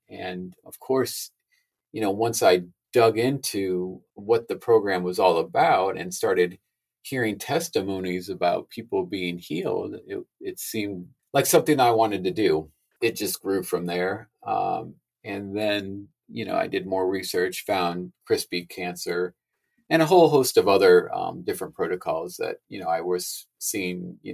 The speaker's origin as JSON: {"language": "English", "region": "the Carolinas", "country": "United States", "tie": "born or raised there", "also_born_or_lived": "Illinois", "said": "I grew up actually, I spent most of my teenage and years in North and South Carolina. I was born in Illinois, though, moved to the Carolinas probably around the age of 10."}